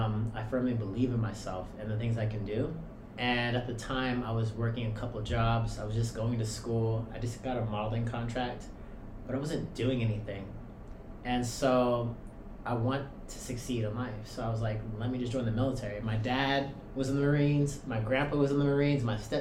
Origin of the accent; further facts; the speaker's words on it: Washington, United States; So, I grew up in Washington State.